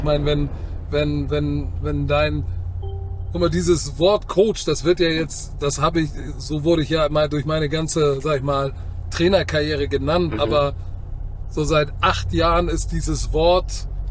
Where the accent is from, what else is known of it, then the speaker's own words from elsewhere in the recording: Hamburg, Germany; ich bin Hamburger. So, ich mag Hamburg hier, wo wir jetzt gerade rumlaufen. Meine Schule ist ja da vorne um die Ecke.